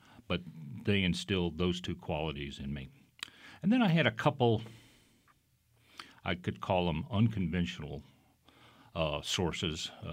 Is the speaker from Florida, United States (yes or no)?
yes; Miami, Florida, United States; now in Texas, United States; Well, I'm not a Texan, although I've been here for a number of years. I was raised in Miami, Florida. And so my early youth was on the beach.